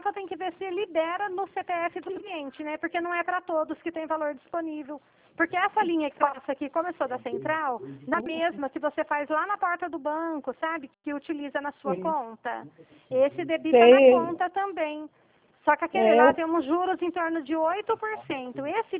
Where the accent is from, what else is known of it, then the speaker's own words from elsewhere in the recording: São Paulo, Brazil; Eu sou do estado de São Paulo, não sou do Rio.